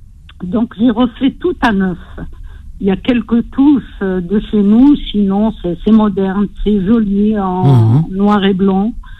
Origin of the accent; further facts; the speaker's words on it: Courbevoie, Île-de-France, France; Moi, je suis des Hauts-de-Seine, de Courbevoie.